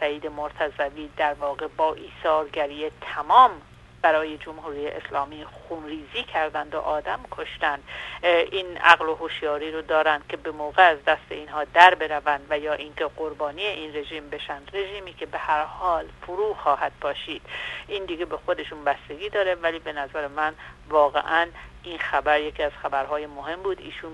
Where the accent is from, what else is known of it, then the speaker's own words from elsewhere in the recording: Iran; برای من خب به عنوان یک ایرانی بسیار دردناک بود